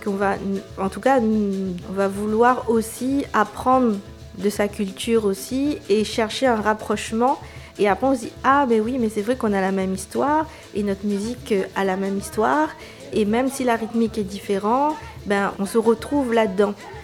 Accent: Réunion; moi, en tant que réunionnaise, malbaraise qui pratique du maloya

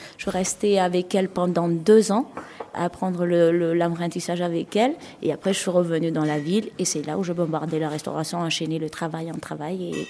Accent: Madagascar; French is a second language; Je suis née à Madagascar. Je n'avais pas de parents ni quoi que ce soit. J'ai habité avec orphelinat française. C'est pour ça que je parle bien français.

